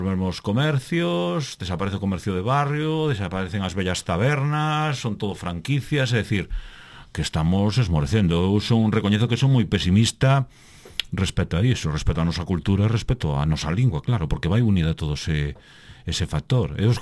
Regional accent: Vigo, Galicia, Spain; Eu son de Teis. A xente de Teis, o barrio onde eu vivo, colle o autobús e vai á cidade, ao centro da cidade, e di que vai a Vigo.

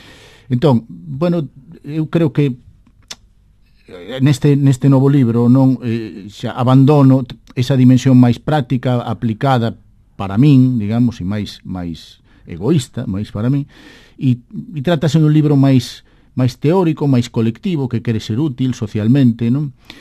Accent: A Coruña, Galicia, Spain; also born or lived in Agolada; Na miña aldea, na Golada, no meu barrio del Viña, na Coruña, ou nos Mallos, que é onde me creí sendo máis cativo.

